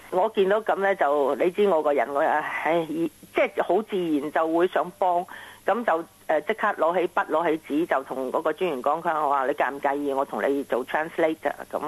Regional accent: Macau; also born or lived in Hong Kong; now in Australia; 因为我喺香港出世，喺澳门大。

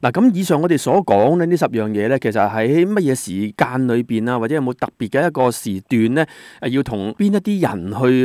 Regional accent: China; now in Australia; 虽然啦，我哋话即系移居咗嚟澳洲啦吓，但系咧好多时我哋见到咧，我哋中国人嘅传统习俗啊

